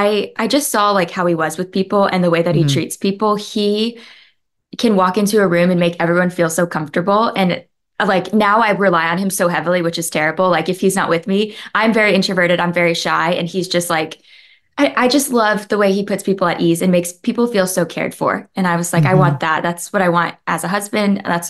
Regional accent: the South, United States; I was ready, like, because I'm from the South and I was like, I could be married tomorrow and be ready for kids.

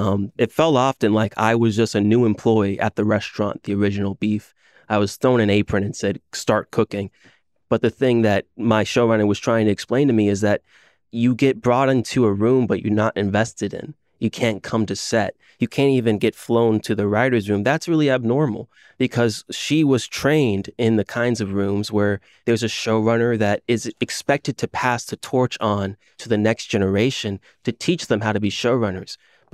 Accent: Orlando, Florida, United States; I'm from Orlando, Florida. So I really know the vice grip that Disney has on IP and on the minds of so many people.

